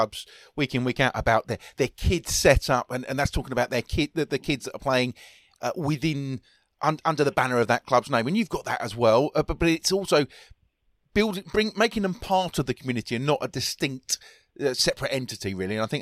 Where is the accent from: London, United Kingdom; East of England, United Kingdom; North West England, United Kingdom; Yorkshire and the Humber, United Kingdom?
London, United Kingdom; I remember growing up in West London